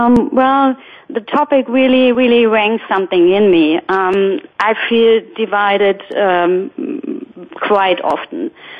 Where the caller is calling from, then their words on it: Hamburg, Germany; I'm calling in from Hamburg in Germany